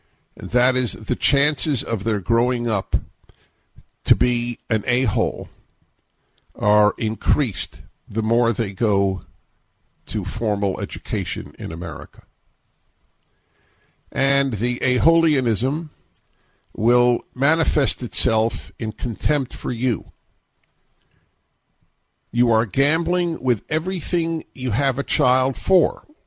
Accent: New York, United States; I was a kid growing up in New York, I think there were, there were 9 newspapers in New York.

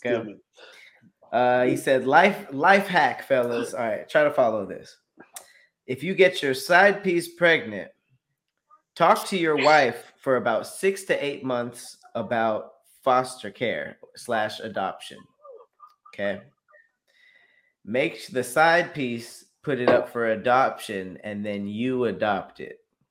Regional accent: Los Angeles, California, United States; I'm from Los Angeles, like, I grew up around Mexican people

